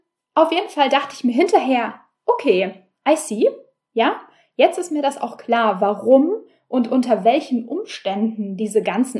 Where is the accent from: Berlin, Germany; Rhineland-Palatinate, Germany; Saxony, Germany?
Berlin, Germany; ich bin Berlinerin